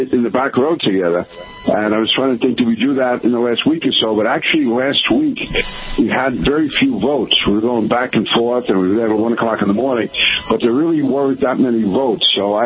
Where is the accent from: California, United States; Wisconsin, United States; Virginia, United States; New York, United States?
New York, United States; remember, I'm from New York, so I can drive